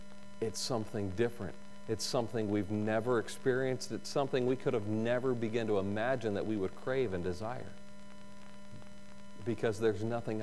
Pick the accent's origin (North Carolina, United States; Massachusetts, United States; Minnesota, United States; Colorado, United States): North Carolina, United States; I grew up in the South. My parents are both Southerners. I grew up in North Carolina, spent most of my life in North Carolina.